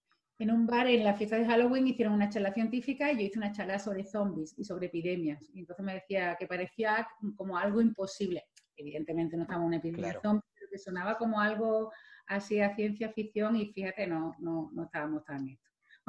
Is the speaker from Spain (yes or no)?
no; South Korea; yo soy de Corea, y tú sabes, tú conoces Corea y sabes que la gente de Corea no habla como yo